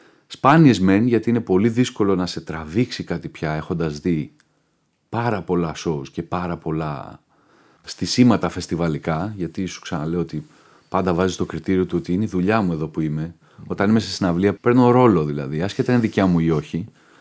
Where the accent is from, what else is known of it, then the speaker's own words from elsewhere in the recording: Nikaia, Attica, Greece; Εγώ μεγάλωσα στην Νίκαια και όπως ξέρεις εκεί έχουμε το Κατράκιο θέατρο.